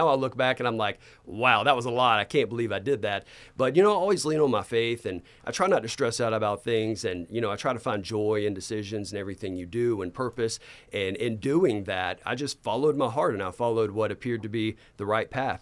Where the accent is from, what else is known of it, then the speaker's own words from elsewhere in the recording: Georgia, United States; Well, I went to Oconee County High School the year before North Oconee opened, and I grew up in North Oconee, so I would have gone to that school.